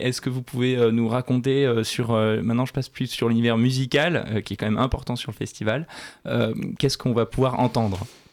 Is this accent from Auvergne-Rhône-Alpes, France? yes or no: no; Occitanie, France; Alors, moi, j'ai grandi dans Gers.